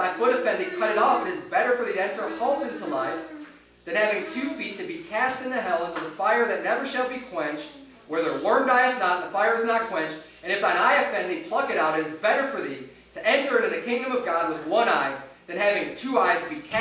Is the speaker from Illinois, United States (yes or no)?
yes; Chicago, Illinois, United States; I'm from Chicago. Originally, I'm from Chicago. That's where I was born and raised.